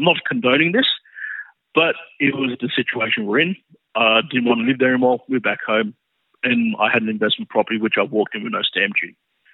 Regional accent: Bankstown, New South Wales, Australia; We were, more of a lower social economic family. Southwest Sydney, we're from Bankstown.

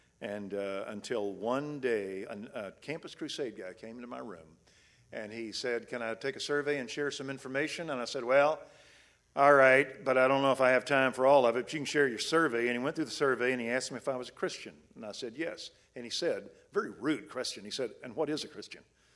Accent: Waco, Texas, United States; But I was from Waco, Texas, and I had a longing from the time I was a little boy to make something out of my life.

